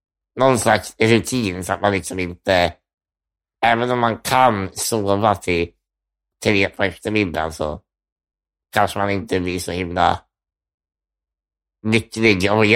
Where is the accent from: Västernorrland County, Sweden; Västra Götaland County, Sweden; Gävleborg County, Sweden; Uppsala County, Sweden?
Västernorrland County, Sweden; Sundsvall; also born or lived in Stockholm; Det är jag. Jag flyttade till Sundsvall när jag var typ 4 år gammal.